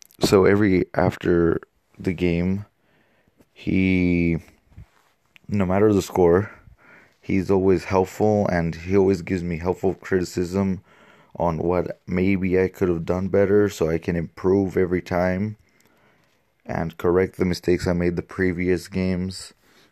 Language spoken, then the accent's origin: English; Burnaby, British Columbia, Canada; born there; my background is Colombian, but I was born on October 3rd of 2001 in Burnaby, making me the first Canadian born in my whole entire family